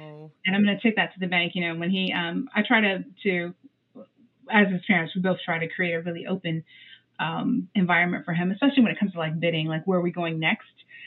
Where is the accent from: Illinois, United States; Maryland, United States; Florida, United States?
Florida, United States; So, and I'm from Florida.